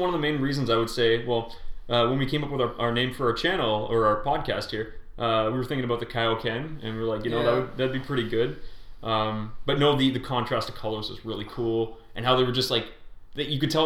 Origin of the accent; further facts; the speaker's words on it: Canada; We're from Canada.